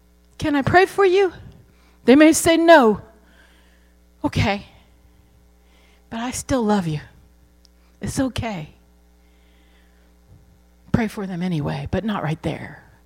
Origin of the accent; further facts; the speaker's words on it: Ohio, United States; I grew up in Ohio, and my dad had a shop across the driveway a little ways away from the house.